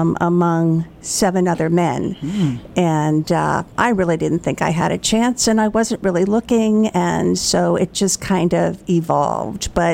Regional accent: Pennsylvania, United States; now in Chapel Hill, United States; I've been in this area for 33 years now, 32, somewhere around there. And I came from Pennsylvania.

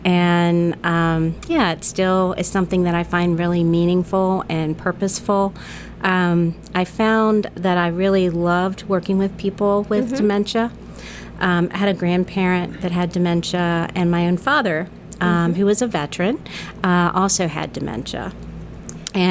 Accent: Roanoke, Virginia, United States; born there; So I was born in Roanoke, Virginia, which is in the Blue Ridge Mountains.

